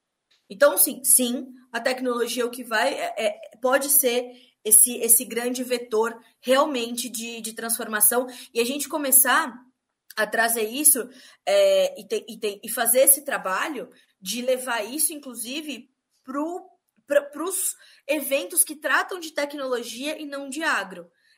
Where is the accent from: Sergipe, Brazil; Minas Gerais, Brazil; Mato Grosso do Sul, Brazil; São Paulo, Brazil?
São Paulo, Brazil; Eu que cresci em São Paulo, capital, fui muitas vezes no zoológico.